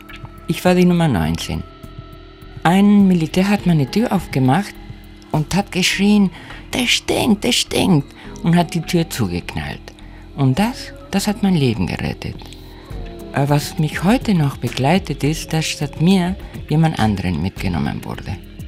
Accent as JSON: {"language": "German", "country": "Argentina", "second_language": "German", "said": "ich komme aus Argentinien."}